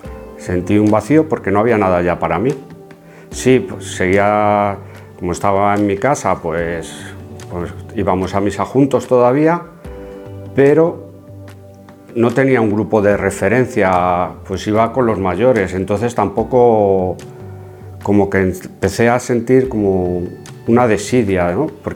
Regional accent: Alcorcón, Community of Madrid, Spain; yo soy de Alcorcón, de Madrid, y nací en una familia católica.

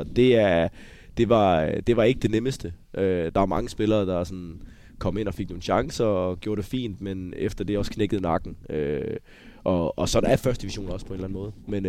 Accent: Viborg, Central Denmark Region, Denmark; born there; Jamen først og fremmest, så er det jo min fødeby.

